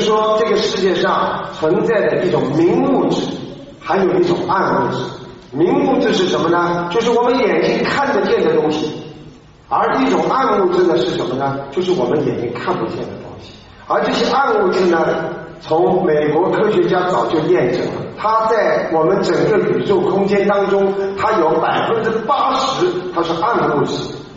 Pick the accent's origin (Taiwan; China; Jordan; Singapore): China; moved away; 实际上应验了我们中国人一句话，叫有缘千里来相会。那么我们远离祖国，在海外能够在这里大家一起呢共沾法医